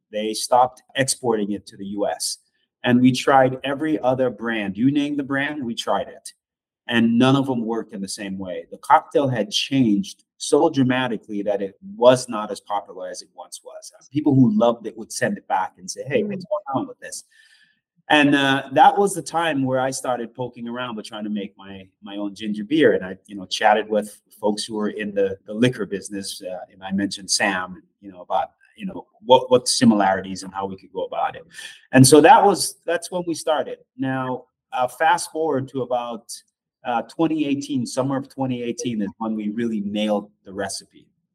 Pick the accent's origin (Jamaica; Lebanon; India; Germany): Jamaica; a ginger beer that I grew up with in Jamaica. That's where I'm from, originally from Jamaica.